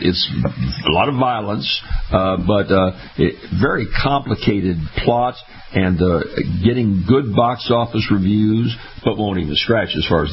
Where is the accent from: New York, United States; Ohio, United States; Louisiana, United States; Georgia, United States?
Louisiana, United States; 90% of all the crawfish that are harvested in my home state of Louisiana are kept here locally.